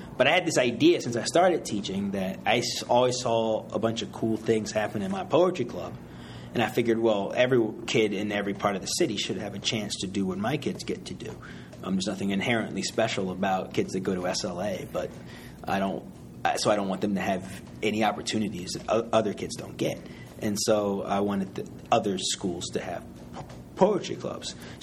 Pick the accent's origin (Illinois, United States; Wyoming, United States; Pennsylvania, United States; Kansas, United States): Pennsylvania, United States; Philadelphia; born and raised in Philadelphia. I grew up in Germantown. I live in East Mount Airy.